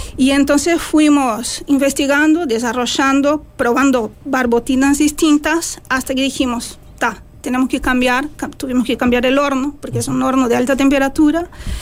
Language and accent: Spanish; Brazil; Spanish is a second language; now in Uruguay; No, yo soy brasileña, estoy acá en Uruguay desde 2003.